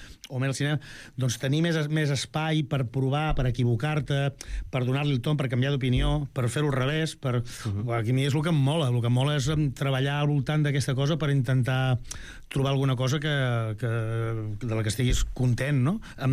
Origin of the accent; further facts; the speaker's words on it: Vilanova i la Geltrú, Catalonia, Spain; accent: Vilanova; jo, que no només no sóc belga, tinc accent de Vilanova